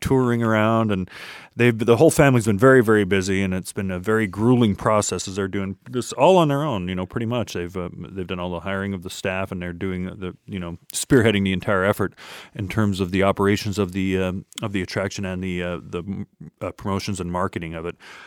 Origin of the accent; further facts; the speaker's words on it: Idaho, United States; we came out of it and everybody got to know about what is originally my home state. So Idaho the musical